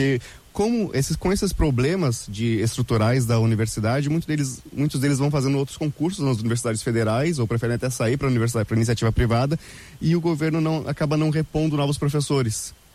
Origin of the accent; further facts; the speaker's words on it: Erechim, Rio Grande do Sul, Brazil; eu falando que eu sou lá de Erechim